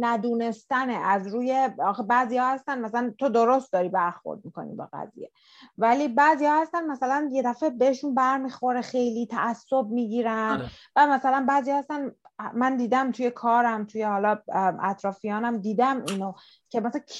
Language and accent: Persian; Iran; ماها داخل ایران بودیم مثلا، حالا من خیلی وقت نرفتم ولی کلا ما ایرانی هستیم